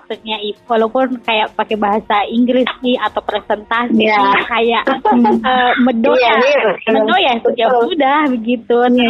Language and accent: Indonesian; Bone, South Sulawesi, Indonesia; first language Bugis; Indonesian is a second language; karena dari kecil kan memang di Bone, dari kecil pakai bahasa Bugis.